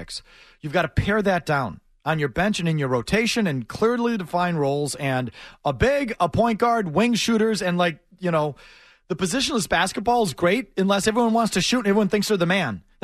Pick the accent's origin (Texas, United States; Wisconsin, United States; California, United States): Wisconsin, United States